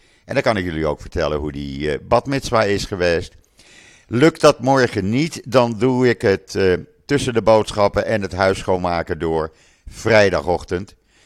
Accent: Netherlands; now in Israel; Ik heb toch mijn Nederlandse paspoort hier in Israël. Ik stem in Israël ook, maar ik vind als Nederlander, dan mag ik ook geen klachten hebben achteraf natuurlijk.

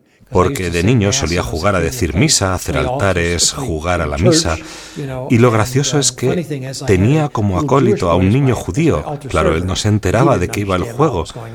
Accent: Binghamton, New York, United States; Tengo 71 años y llevo 44 años de sacerdote. Nací en Upstate, Nueva York, Binghamton.

